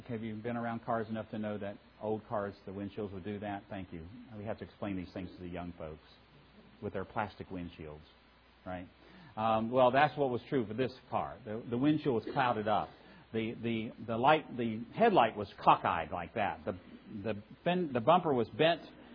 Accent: Roanoke, Virginia, United States; I grew up in Roanoke, Virginia. I'm a hillbilly from Southwest Virginia.

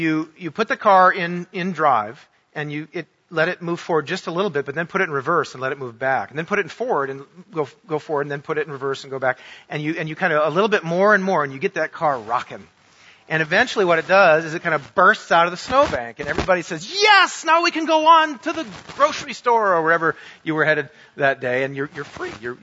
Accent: Minnesota, United States; also born or lived in New York; now in Florida, United States; And I grew up in Minnesota and upstate New York, where there is this stuff that comes in the wintertime called snow.

